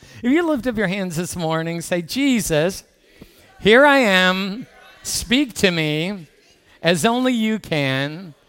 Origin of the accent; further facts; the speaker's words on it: Michigan, United States; I'm from Michigan. I grew up in Michigan.